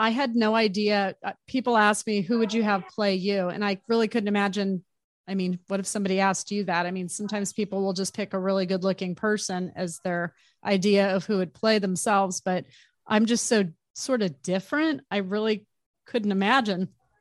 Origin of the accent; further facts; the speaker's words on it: Arizona, United States; But I grew up in Arizona. We've had guns my whole life, so nothing new.